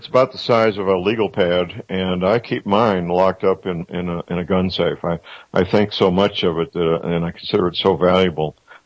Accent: St. Louis, Missouri, United States; The elite private schools in my hometown, St. Louis, Missouri, have never given up their standards.

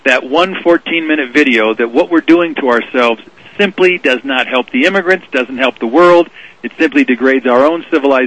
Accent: Chicago, Illinois, United States; born there; I was born in Chicago

